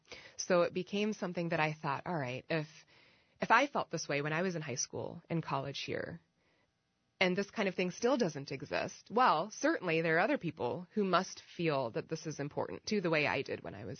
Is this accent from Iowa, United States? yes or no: yes; Springville, Iowa, United States; also born or lived in Cameroon; So I was born in Iowa City, as you said. And then really quickly after I was born, my mom and dad hightailed it out of here to Cameroon in Africa, which is where my dad is from. And I grew up there until I was about 8 years old.